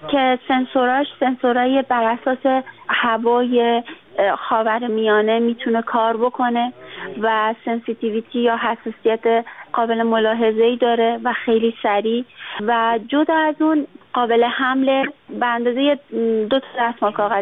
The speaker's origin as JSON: {"language": "Persian", "country": "Afghanistan", "lives_now": "Iran", "said": "چند تا استاد میدونستن که من افغان هستم"}